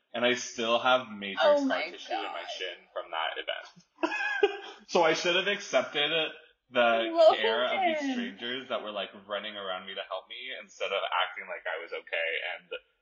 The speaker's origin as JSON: {"language": "English", "town": "Dallas", "region": "Texas", "country": "United States", "tie": "born or raised there", "said": "I grew up in Dallas, Texas, and I grew up near this lake."}